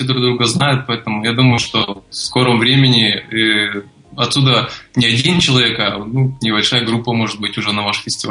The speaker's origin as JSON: {"language": "Russian", "town": "Naryan-Mar", "region": "Nenets Autonomous Okrug", "country": "Russia", "said": "Я из Крайнего Севера, Заполярья, из города Нарьян-Мара."}